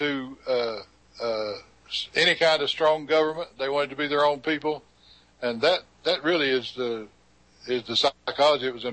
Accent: the South, United States; the time I grew up in the South in the 1950s and 1960s.

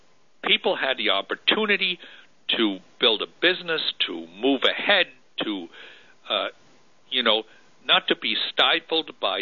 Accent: Switzerland; moved away as an adult; now in United States; You know, I came to America from Switzerland. I immigrated from Switzerland in 1952.

